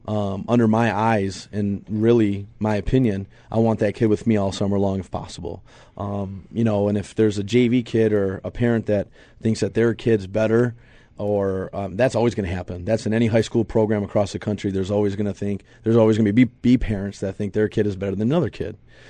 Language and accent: English; Detroit, Michigan, United States; Well, I'm from Detroit, okay, born and raised